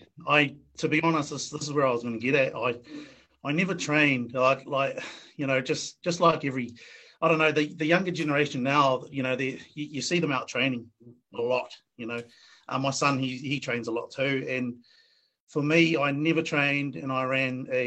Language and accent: English; New Zealand; also born or lived in Samoa; I was born in Samoa. I came over to New Zealand when I was about six.